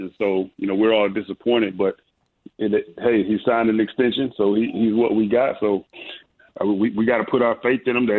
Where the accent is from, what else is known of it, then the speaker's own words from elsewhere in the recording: Ohio, United States; Yes, I grew up in Ohio, and my older brother was a big-time Michigan fan.